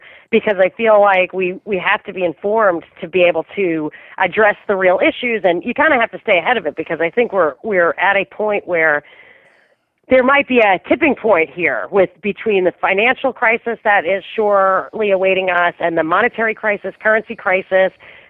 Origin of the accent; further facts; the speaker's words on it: Rockland County, New York, United States; also born or lived in Manhattan / Dallas / Houston / Bay Area; I am from New York, so I grew up in Rockland County, and I'm originally, my family's from Brooklyn, but I also lived in Manhattan when I was an investment banker.